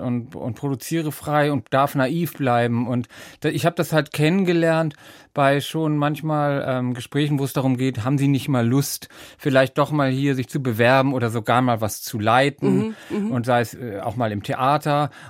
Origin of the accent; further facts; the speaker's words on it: Timmendorfer Strand, Schleswig-Holstein, Germany; Ich komme ja auch daher, ich komme ja aus Timmendorfer Strand.